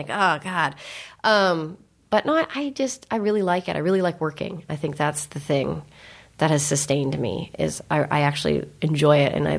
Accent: California, United States; Northern California.

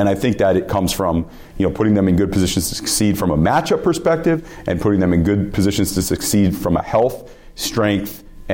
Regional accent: Los Angeles, California, United States; But remember, I was from Southern California, Los Angeles kid, bouncing all over the map.

